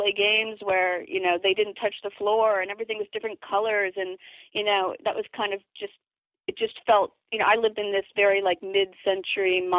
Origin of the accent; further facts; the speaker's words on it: Midwest, United States; growing up in the Midwest after we moved there